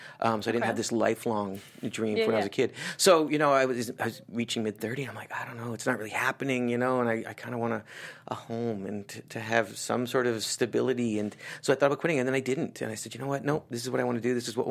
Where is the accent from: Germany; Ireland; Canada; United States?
Canada; Cedar, British Columbia; I grew up in a small, like, town. Like, I'm, like, in a village.